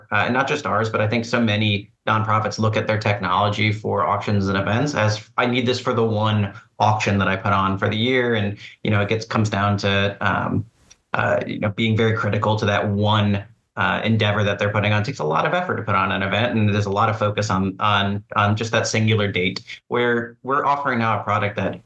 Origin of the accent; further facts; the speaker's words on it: Florida, United States; I have my own opinions about pickleball, but I grew up in Florida, so.